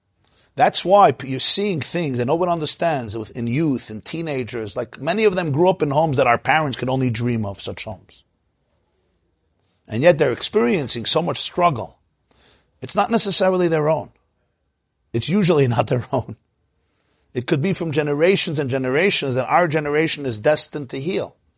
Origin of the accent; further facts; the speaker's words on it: Russia; I come from Russia, so I know about Russia.